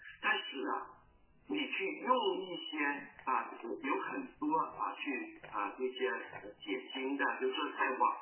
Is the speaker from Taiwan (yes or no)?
no; China; 我们知道我们从中国来那个背景来的啊